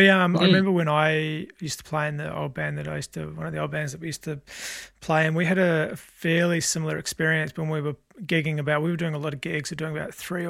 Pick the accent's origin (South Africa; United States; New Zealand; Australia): New Zealand; I sort of grew up, I didn't grow up in a gang environment, but I had a lot of friends that were in sort of club environments, if you know what I mean, by growing up in New Zealand.